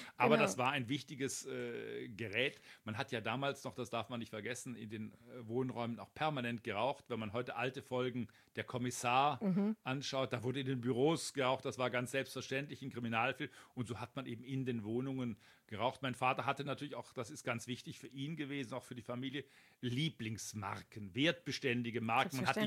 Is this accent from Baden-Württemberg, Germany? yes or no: yes; Heilbronn, Baden-Württemberg, Germany; in meiner Heimatstadt Heilbronn